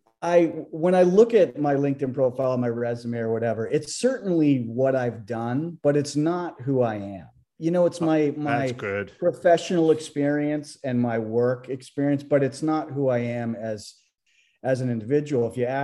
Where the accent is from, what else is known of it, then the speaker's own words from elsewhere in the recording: Foxborough, Massachusetts, United States; I grew up in Foxborough. I'm the oldest of three kids. I grew up about a mile and a half from the Patriots.